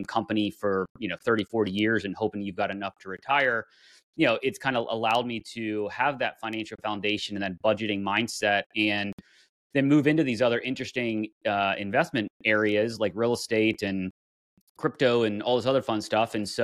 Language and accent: English; Pennsylvania, United States; I say water. I grew up in North Central PA. When I moved to Philly, I had to get used to water and coffee and all that stuff.